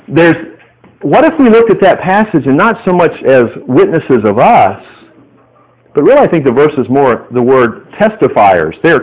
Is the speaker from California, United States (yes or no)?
no; Texas, United States; I grew up in Texas, played football when I was in high school at my Christian school